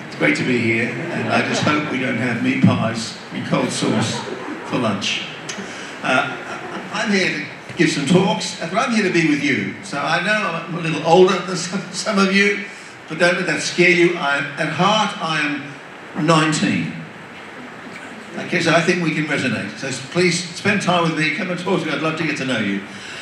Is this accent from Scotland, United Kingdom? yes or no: no; Liverpool, North West England, United Kingdom; born there; I was born in England, in Liverpool. Both my parents are British. One culture has shaped me, and really one only, that's the British, I'm English.